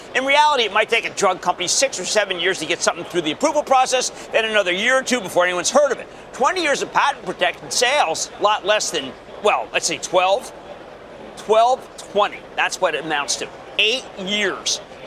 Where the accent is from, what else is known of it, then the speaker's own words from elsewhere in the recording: Philadelphia, Pennsylvania, United States; It sounds like P-A-W-S because I'm from Philadelphia.